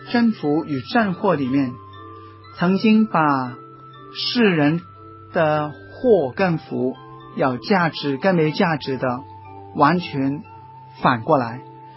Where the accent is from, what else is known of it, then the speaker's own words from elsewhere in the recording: China; 我们中国人说以财交者财尽则交绝